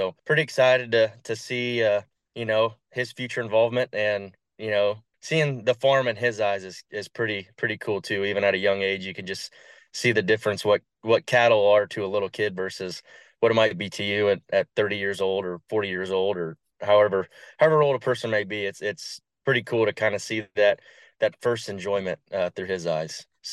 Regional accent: Kansas, United States; Yeah, so I'm from Jackson County up in the first district, so Northeast Kansas area. I'm a fifth generation farmer

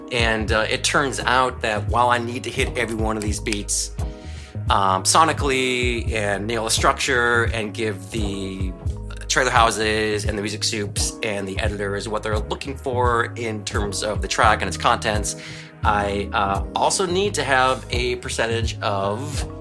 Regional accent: Minneapolis, Minnesota, United States; And I grew up in Minneapolis, so I was a huge mm-hmm.

